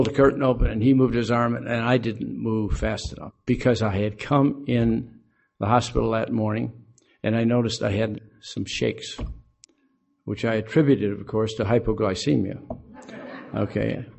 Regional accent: Aurora, Illinois, United States; I told him who I was. I was from Aurora.

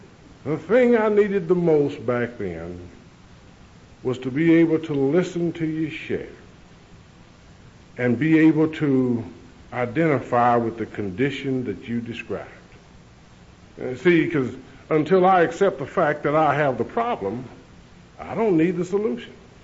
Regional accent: North Carolina, United States; I was born in Cleveland County, North Carolina. I'm a country boy. I used to tell people I was born in Shelby. I was born a good 6 miles out of Shelby.

